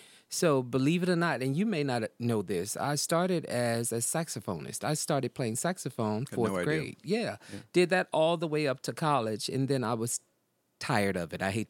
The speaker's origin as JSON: {"language": "English", "town": "Alexandria", "region": "Louisiana", "country": "United States", "said": "And I came from Alexandria, Louisiana. That's where I'm from."}